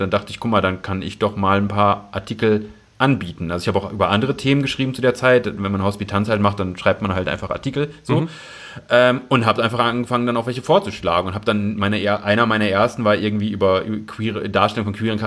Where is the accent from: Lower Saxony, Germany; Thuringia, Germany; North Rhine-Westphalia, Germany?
Lower Saxony, Germany; Osnabrück; auf dem Dachboden meiner letzten WG in Osnabrück, wo ich herkomme, vergessen.